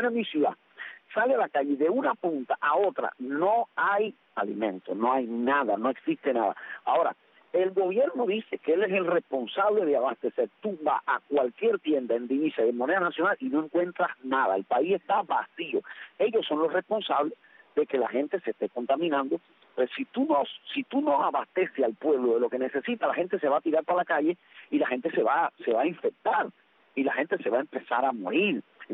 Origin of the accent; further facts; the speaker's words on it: Cuba; como ciudadano cubano